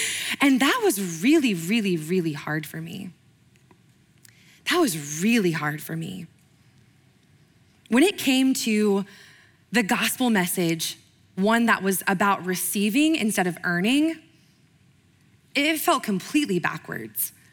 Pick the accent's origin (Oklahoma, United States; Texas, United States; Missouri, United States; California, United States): Oklahoma, United States; which growing up in Oklahoma, like, not always a ton of interactions you have in the Bible Belt with people that have no frame of reference.